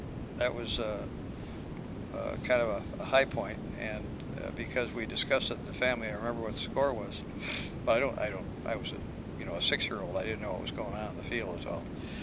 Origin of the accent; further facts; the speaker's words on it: Oak Park, Illinois, United States; born there; And I was born in West Suburban Hospital in 1922 in Oak Park.